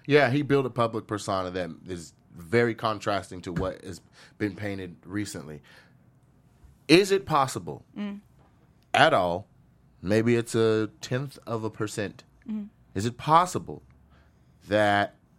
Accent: Washington, United States; especially in my home state, Washington.

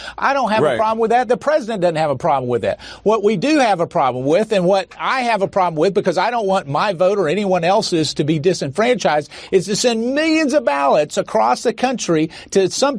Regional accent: North Carolina, United States; if my home state of North Carolina.

